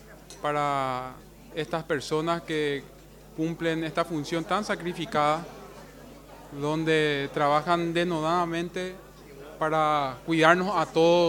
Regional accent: Paraguay; como paraguayos, como descendientes de grandes próceres, como descendientes de grandes luchadores que tuvimos, porque el Paraguay fue también víctima de un genocidio

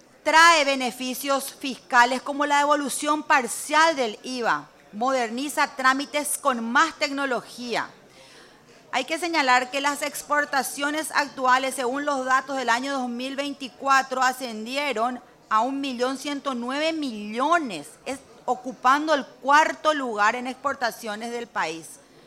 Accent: Alto Paraná, Paraguay; como paraguaya en general y como alto paranaense en particular

